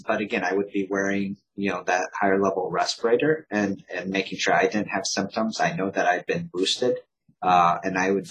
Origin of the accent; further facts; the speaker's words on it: Iowa, United States; I grew up in Iowa. That's all we had was cross-country skiing. There are no hills or mountains.